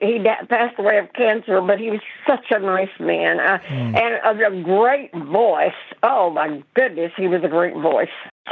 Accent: Texas, United States; back then, didn't understand it that much because I was from Texas. And anybody that's from Texas is just hard-headed and wants to be known as Texas.

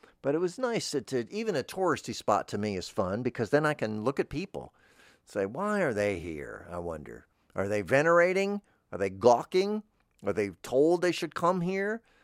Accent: Kentucky, United States; so I said fried chicken because I'm from Kentucky.

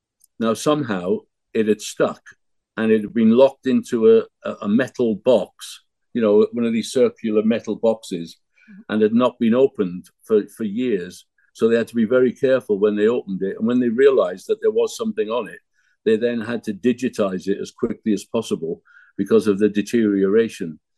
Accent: Wrexham, Wales, United Kingdom; My hometown is Wrexham, where Ryan and Rob have bought the football team and turned it into a global phenomenon.

